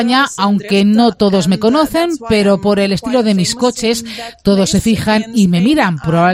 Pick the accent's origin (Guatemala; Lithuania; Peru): Lithuania; now in Spain; ya que son muchos aficionados en mi país, Lituania.